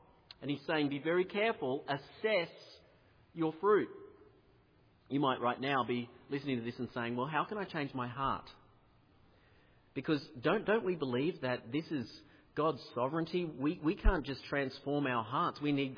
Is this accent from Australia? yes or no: yes; Australia; I'm an Australian